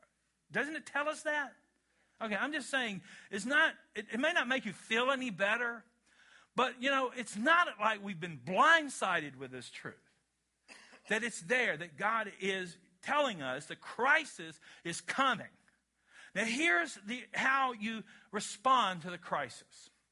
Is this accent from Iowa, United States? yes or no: no; Kentucky, United States; Okay, I'm from Kentucky. We're smoking as a spiritual gift.